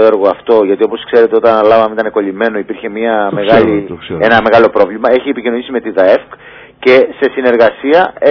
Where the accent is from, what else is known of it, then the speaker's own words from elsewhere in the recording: Ionian Islands, Greece; Δεν ξεκίνησα από το χωριό μου. Ξεκίνησα από εκεί που πρέπει να ξεκινήσουμε. Και τώρα θα πάμε και στην άλλη Κεφαλονιά